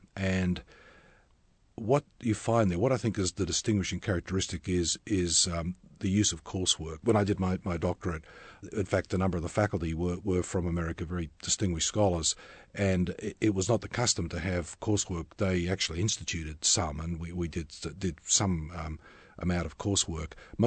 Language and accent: English; Australia; now in United States; knows little of the sports that I grew up with in Australia.